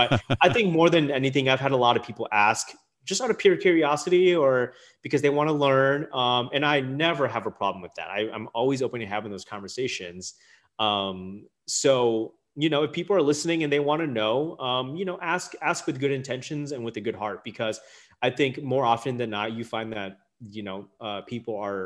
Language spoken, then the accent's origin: English; Minneapolis, Minnesota, United States; also born or lived in St. Paul; growing up in the Twin Cities, in Minneapolis and St. Paul, I mean, I think we have such a big community that, like, when I'm around other Hmong people, you know, obviously very comfortable